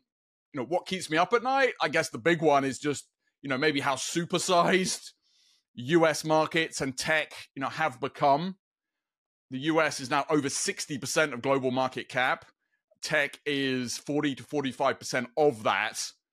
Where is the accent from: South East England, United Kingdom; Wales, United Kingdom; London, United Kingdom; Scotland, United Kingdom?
Scotland, United Kingdom; Well, I'm Scottish